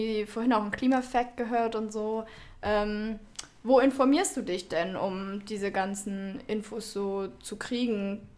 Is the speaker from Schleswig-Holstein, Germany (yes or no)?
yes; Schleswig-Holstein, Germany; Ich komme von einer kleinen Insel in der Nordsee an der Grenze zu Dänemark.